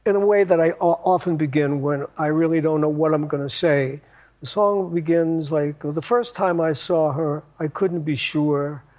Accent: Schenectady, New York, United States

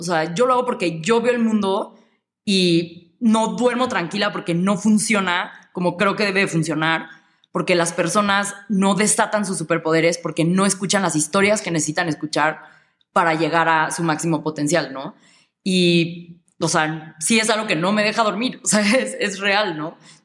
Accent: Mexico; somos los mexicanos somos los que más horas trabajan en el mundo

